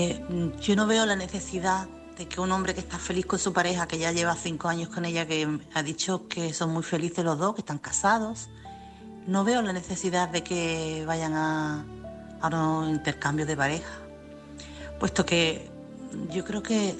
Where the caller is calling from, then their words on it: Chiclana de la Frontera, Andalusia, Spain; corresponsal de Chiclana